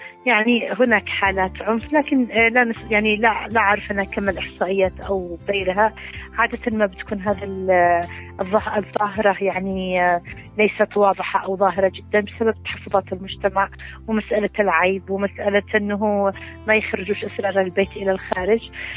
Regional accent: Yemen; أولا إحنا كشعب يمني لازم أن نقر أن هناك احترام للمرأة

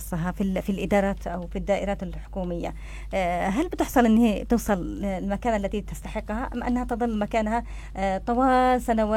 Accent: Yemen; يعني أنتم بتعيدوا هذه التجربة عندنا في اليمن.

